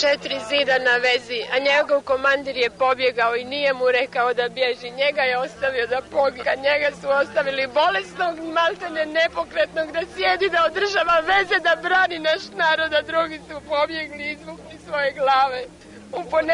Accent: Okučani, Brod-Posavina County, Croatia; Ja sam iz Okučana, isto, 22 godine.

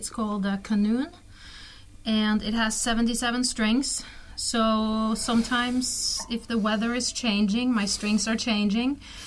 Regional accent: Norway; I'm from Norway.

